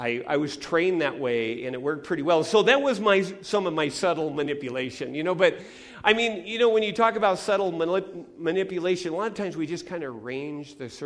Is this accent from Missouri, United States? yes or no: no; Mountlake Terrace, Washington, United States; I grew up in Mount Lake Terrace, which was right near Edmonds, Washington